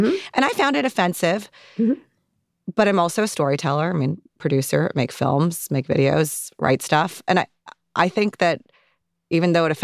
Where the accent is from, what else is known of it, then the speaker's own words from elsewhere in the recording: United States; I'm Muslim. I'm American, but I didn't grow up here. And when I moved back to the country, it was around September 11th.